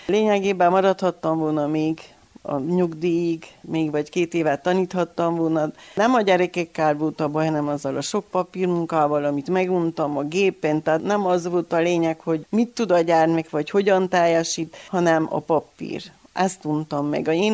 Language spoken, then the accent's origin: Hungarian; Vargyas, Covasna, Romania; 1960-ban születtem, 36-on kezdtük az első osztályt. Aztán utána voltak párhuzamos osztályok, de 20 gyerekkel, vagy 18-18-al, tehát sok gyerek volt Vargyason, nagy iskola tele volt.